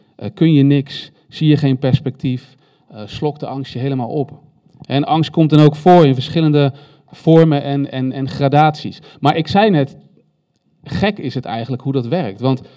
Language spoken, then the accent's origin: Dutch; Randstad, Netherlands; now in Steenwijk, Netherlands; Ik woon dus nu in Steenwijk vanaf augustus. Ik kom oorspronkelijk uit de Randstad. En mijn voornemen was om altijd onder de IJssel te blijven, maar dat is niet gelukt.